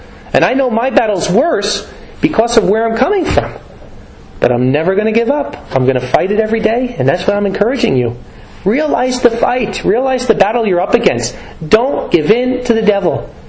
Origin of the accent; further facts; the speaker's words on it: United States; born there; Thank you, Yahweh, that I was born in America, that I never felt hunger